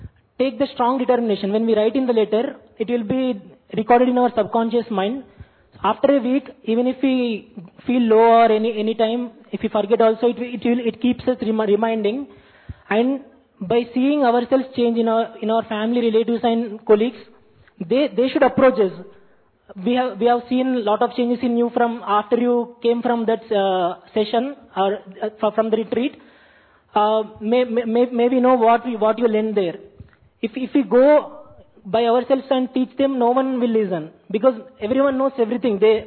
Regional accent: Karimnagar, Telangana, India; now in Hyderabad, India; I'm from Karimnagar. I work as software engineer in Hyderabad.

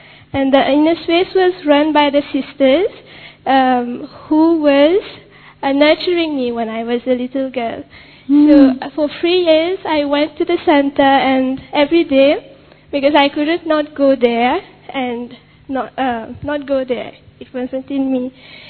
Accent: Mauritius; I'm from Mauritius.

